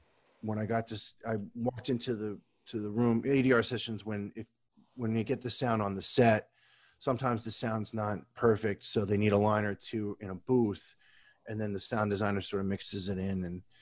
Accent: United States; I know I'm an American, but I have Irish ancestry and I know how to say it.

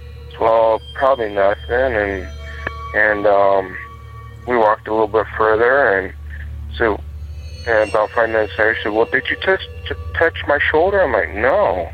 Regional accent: Seligman, Arizona, United States; I'll talk to you about my hometown of Seligman, Arizona

